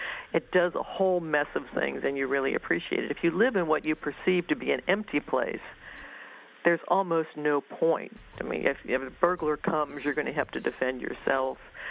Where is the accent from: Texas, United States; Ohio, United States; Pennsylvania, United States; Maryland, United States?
Ohio, United States; I mean, I come from Ohio, and I like Ohio a lot, but I can never remember studying Ohio history or saluting the Ohio flag.